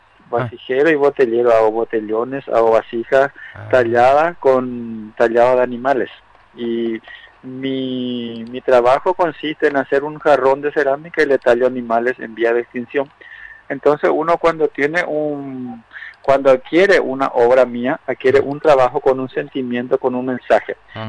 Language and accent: Spanish; Paraguay; yo me quedé, yo dije me voy a quedar a Paraguay y me quedé a trabajar en mi país